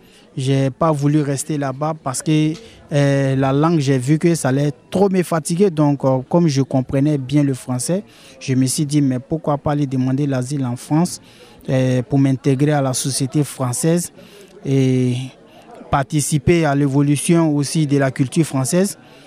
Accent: Côte d’Ivoire; now in Tunisia; Moi, depuis 2017, j'ai quitté la Côte d'Ivoire pour la Tunisie.

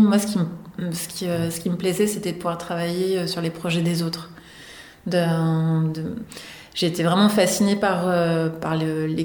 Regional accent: Orléans, Centre-Val de Loire, France; born or raised there

